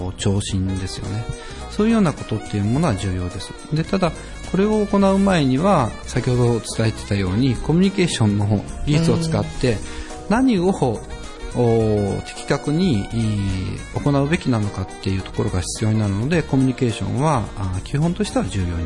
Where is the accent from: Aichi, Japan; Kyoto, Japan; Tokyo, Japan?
Aichi, Japan; 三河地区になります。